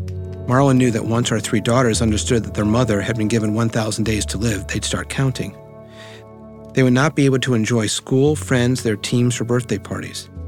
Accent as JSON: {"language": "English", "town": "Washington", "region": "District of Columbia", "country": "United States", "tie": "born or raised there", "said": "I grew up in Washington, D.C., and this is now 1970-ish, that I have a recollection of."}